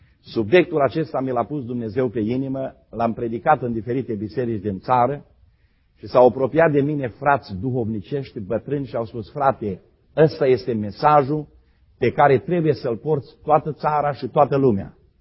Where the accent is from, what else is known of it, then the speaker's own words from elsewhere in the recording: Moldavia, Romania; sunt foarte mândru eu că sunt moldovean.